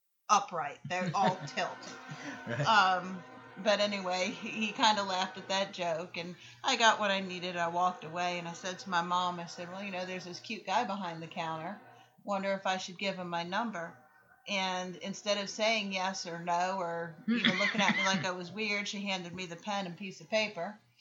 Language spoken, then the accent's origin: English; New York, United States; I said, but I'm also from New York, so I would get Madison Square Garden.